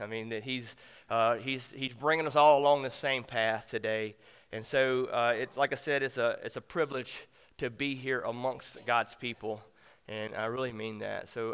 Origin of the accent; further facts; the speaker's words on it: Walker, Louisiana, United States; I'm born and raised in Walker, so I'm a parish boy. That should get me points. And I'm a Southern Baptist